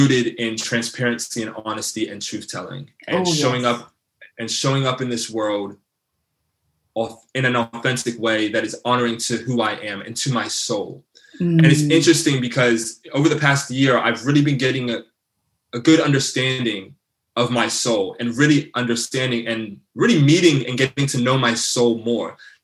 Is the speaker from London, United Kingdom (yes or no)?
no; Bristol, South West England, United Kingdom; So I was born in Bristol, England. And so I'm a Bristol boy.